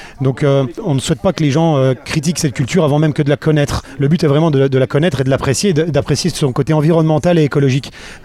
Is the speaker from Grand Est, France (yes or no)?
yes; Grand Est, France; je suis natif des Vosges